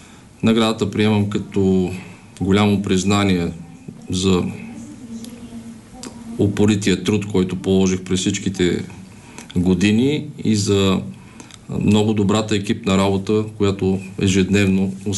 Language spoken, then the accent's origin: Bulgarian; Plovdiv, Plovdiv Province, Bulgaria; Роден съм и съм израсъл в град Пловдив.